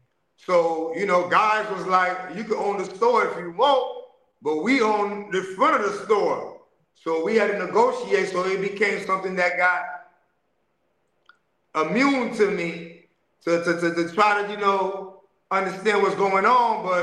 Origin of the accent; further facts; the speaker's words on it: Haiti; moved away; I came from Haiti, 1984. We had a president called Jean-Claude Duvalier, and he was a dictator.